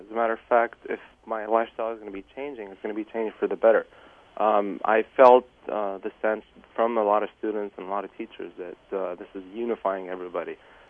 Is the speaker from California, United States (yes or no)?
no; New Jersey, United States; born there; From Syria. Mm-hmm. I was born in New Jersey.